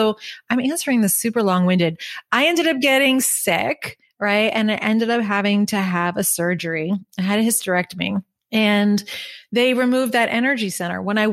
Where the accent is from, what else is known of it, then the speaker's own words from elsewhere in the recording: Long Island, New York, United States; I grew up on Long Island. Don't judge me.